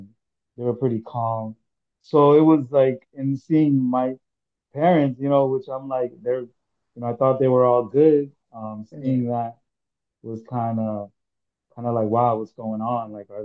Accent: Kankakee, Illinois, United States; born there; And I was born in Kankakee, Illinois. Believe my dad was stationed there.

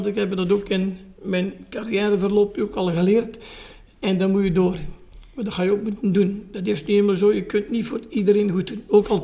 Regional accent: Sint-Laureins, East Flanders, Belgium; En ik zei van Sint-Lorijns, in eerste instantie van Sint-Jan en Heerenberg, maar dat kenden ze niet.

